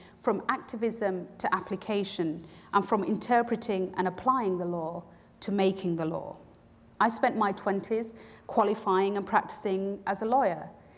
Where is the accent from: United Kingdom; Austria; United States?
United Kingdom; I felt able to reconcile my identity as a British Asian with an affection for my Pakistani origins